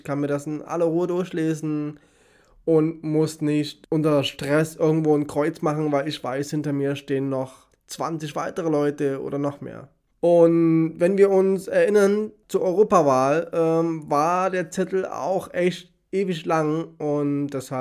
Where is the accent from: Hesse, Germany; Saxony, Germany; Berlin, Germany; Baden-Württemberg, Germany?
Saxony, Germany; now in Leipzig, Germany; Denn ich komme ursprünglich selbst aus dem Erzgebirge und weiß, was dort mitunter los ist. Zum Glück wohne ich mittlerweile schon lange, lange in Leipzig